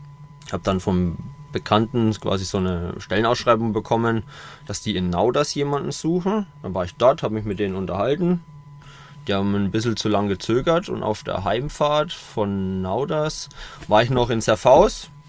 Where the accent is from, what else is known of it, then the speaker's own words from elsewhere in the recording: Coburg, Bavaria, Germany; Und bei uns zu Hause in Coburg gab es gar nichts.